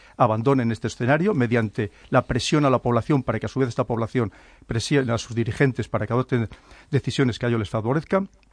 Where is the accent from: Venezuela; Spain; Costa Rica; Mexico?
Spain; nosotros como españoles, como España, somos un país probablemente el más querido en general en todo el mundo